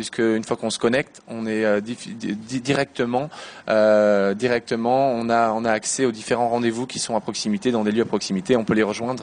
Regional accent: France; Effectivement, j'ai grandi en France, puis j'ai étudié à l'étranger, notamment au Canada, aux États-Unis, en Espagne.

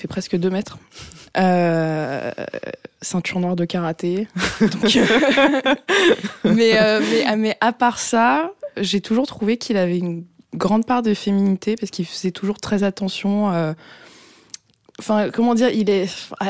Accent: Paris, Île-de-France, France; also born or lived in Vitry-sur-Seine; Alors, je suis née à Paris, j'ai grandi à Paris. Et quand j'avais à peu près 6 ans, on est parti en Afrique.

